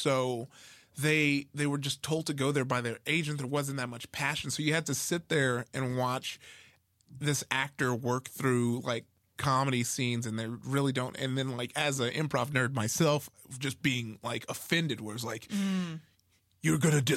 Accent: Compton, California, United States; Yeah, same here. I grew up in Compton.

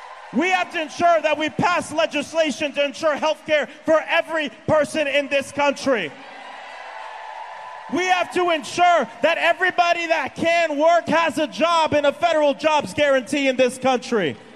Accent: Florida, United States; but because in my home state, many of us have been engaged in a hard fight.

